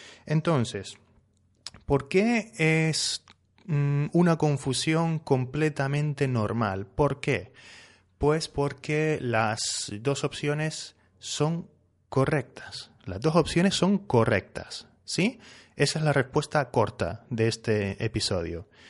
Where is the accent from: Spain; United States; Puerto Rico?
Spain; Yo soy español, ¿sí? Y aquí en España usamos qué más sustantivo.